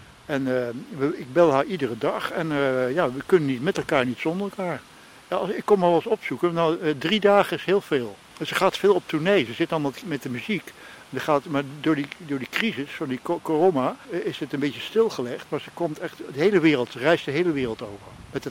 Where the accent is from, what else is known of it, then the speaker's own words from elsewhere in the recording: Grootschermer, North Holland, Netherlands; born there; now in Amsterdam, Netherlands; ik ben geboren in Noord-Holland, Grootschermer. En ik woon al 50 jaar in Amsterdam.